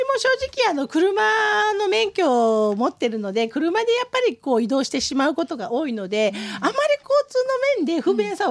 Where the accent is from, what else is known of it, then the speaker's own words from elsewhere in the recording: Tokyo, Japan; now in Joetsu, Japan; 自分がもう東京の生まれの東京育ちってことも忘れてる状態ですね。